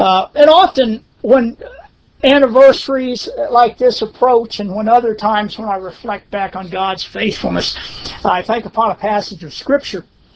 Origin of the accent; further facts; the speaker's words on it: Homestead, United States; I believe the Lord called us to start back a new work there in my hometown of Homestead.